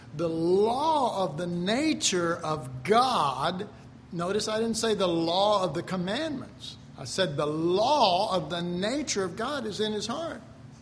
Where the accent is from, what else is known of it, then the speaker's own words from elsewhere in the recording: Dallas, Texas, United States; I was raised in Oak Cliff, so.